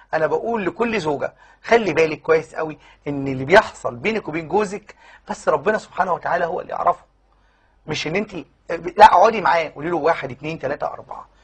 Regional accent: Upper Egypt, Egypt; زي ما بيقولوا كده عندنا في الصعيد

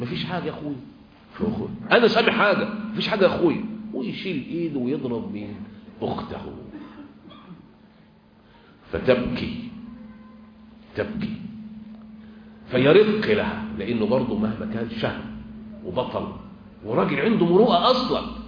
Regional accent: Egypt; امشي كده اللي سافر مثلا في مكة والمدينة أو عندنا في مصر مثلا في منطقة غربية منطقة شرقية، تلاقي الصحراء هش

